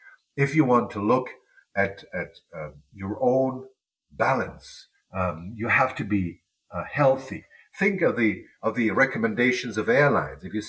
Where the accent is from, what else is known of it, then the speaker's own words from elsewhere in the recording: Italy; in Umbria, which is in central Italy, where I have a country house, so that I can combine the bliss of being in my home country